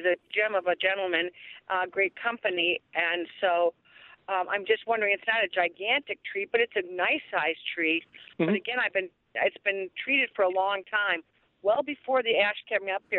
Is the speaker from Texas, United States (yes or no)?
no; Chicago, Illinois, United States; now in Door County, United States; because we're from Chicago, but now we live in Door County